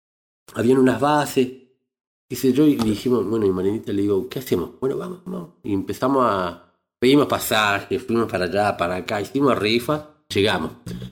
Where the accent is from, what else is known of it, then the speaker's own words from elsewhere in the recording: Argentina; also born or lived in Chile; Pues yo soy nacido en Chile, criado en Argentina.